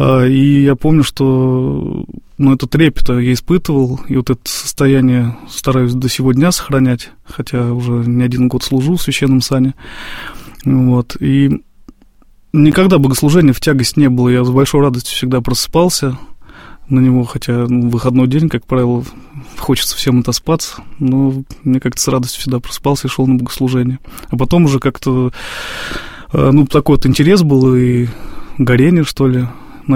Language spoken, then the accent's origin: Russian; Tula, Tula Oblast, Russia; Вот в этот год меня и мою младшую сестру в моем родном городе Тула мама отвела в храм, и нас там крестили.